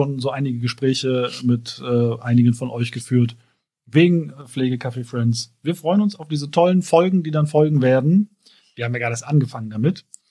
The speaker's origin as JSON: {"language": "German", "region": "Berlin", "country": "Germany", "said": "Ich komme aus Berlin, ich kann das nicht."}